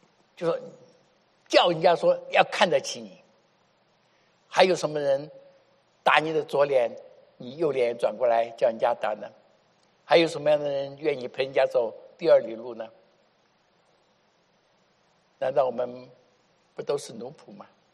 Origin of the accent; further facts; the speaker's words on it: United States; Chinese is a second language; 我们美国人跟别人不一样